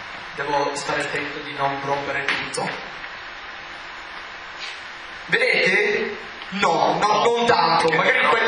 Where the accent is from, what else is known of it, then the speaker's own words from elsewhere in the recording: East Coast, United States; Italian is a second language; io sono dalla East Coast e quindi io tendo di essere sempre lì e voglio essere sempre lì